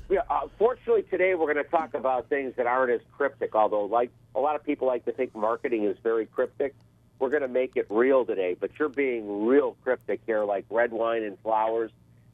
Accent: Chicago, Illinois, United States; you just don't have to run it like you do in my hometown of Chicago.

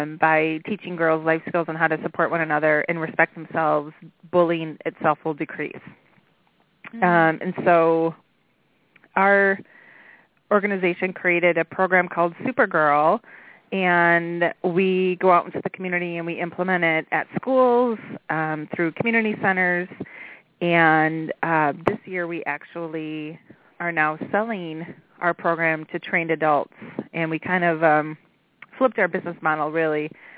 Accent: Milwaukee, Wisconsin, United States; moved away; Yeah, you know what? I grew up in Milwaukee, and I'm at right now. And I've been gone about 15 years

